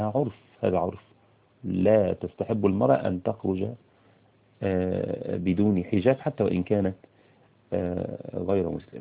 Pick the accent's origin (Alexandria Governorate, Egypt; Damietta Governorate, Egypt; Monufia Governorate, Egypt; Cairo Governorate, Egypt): Cairo Governorate, Egypt; Cairo; في القاهرة هنا مثلا، عندنا في القاهرة